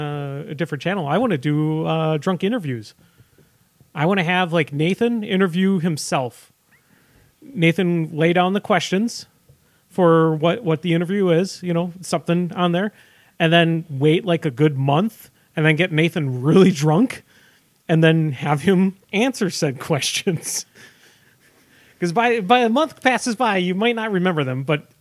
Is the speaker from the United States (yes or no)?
yes; Wisconsin, United States; I mean, we should be a lot more considering we're from Wisconsin.